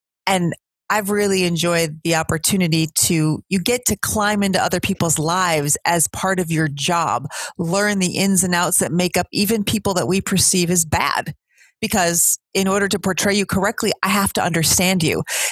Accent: Chicago, Illinois, United States; I'm from Chicago, born and raised, and I'm what people call Chicago tough, third generation Italian American.

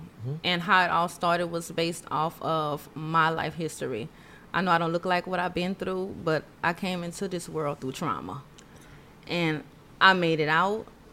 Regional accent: Louisiana, United States; Yes, yeah, it actually is. So I'm from Louisiana.

